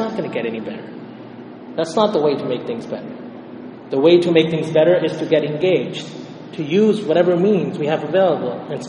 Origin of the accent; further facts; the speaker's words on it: Canada; my view is that as a Muslim, especially as a Canadian and a Muslim, and as a community leader, I feel that I have a responsibility to speak up.